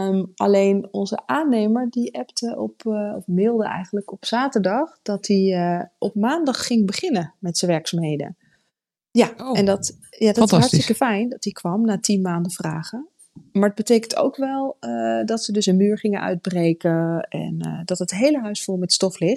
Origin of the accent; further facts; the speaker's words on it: Netherlands; we komen uit Nederland. We zijn wel een beetje regen gewend.